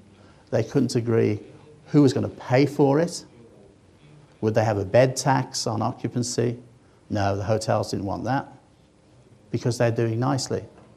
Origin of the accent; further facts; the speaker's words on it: Birmingham, West Midlands, United Kingdom; I was born and raised in Birmingham, England